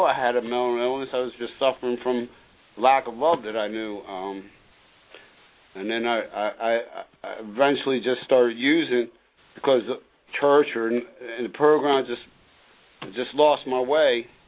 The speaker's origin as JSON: {"language": "English", "region": "Maryland", "country": "United States", "said": "Well, like Barry, I came from Baltimore County, in almost like identical situation."}